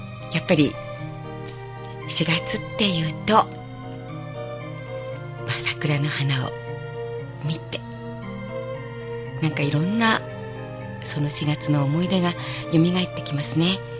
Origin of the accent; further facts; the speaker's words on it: Tokyo, Japan; 私の実家は都内の下町にありました。